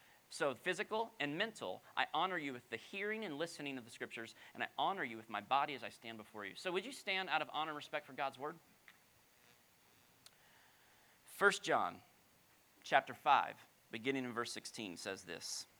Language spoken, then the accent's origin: English; Florida, United States; So I grew up in South Florida, and one of the shows that was huge in South Florida and around the country was Seinfeld.